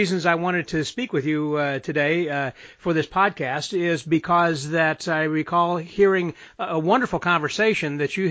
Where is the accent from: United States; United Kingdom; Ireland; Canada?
United States; Texas; You know, I'm from Texas, and that's just kind of a natural thing I do for everybody